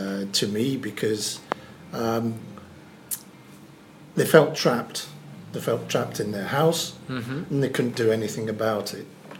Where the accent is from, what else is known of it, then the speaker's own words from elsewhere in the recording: Scotland, United Kingdom; because my, you know, being Scottish myself, my grandmother, she was into, you know, like all alternative things